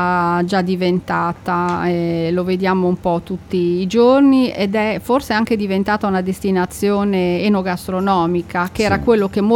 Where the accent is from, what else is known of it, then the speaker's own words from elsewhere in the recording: Liguria, Italy; born there; siamo davanti alla mia regione natale, che è la Liguria